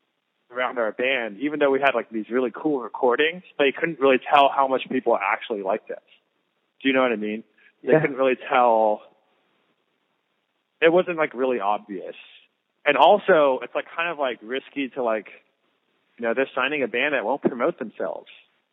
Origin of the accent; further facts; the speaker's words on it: Lancaster, California, United States; I was born in California. I was born in Lancaster, which is in Southern California.